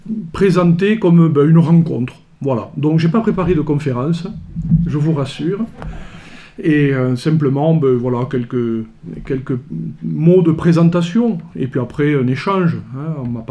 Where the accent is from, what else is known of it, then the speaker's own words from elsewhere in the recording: Occitanie, France; je suis originaire de la région du diocèse de Toulouse qui touche les Hautes-Pyrénées, puisque je suis du Comminges. Ma mère est née à côté de Saint-Gaudens, dans un petit village entre Saint-Bertrand et Saint-Gaudens. Et j'ai passé ma vie là-bas.